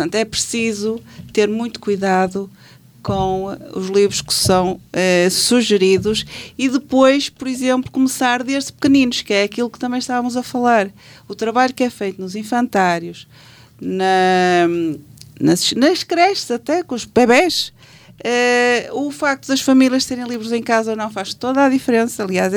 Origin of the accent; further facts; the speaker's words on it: Penafiel, Porto, Portugal; eu estou a falar de Penafiel, porque digamos que é a minha terra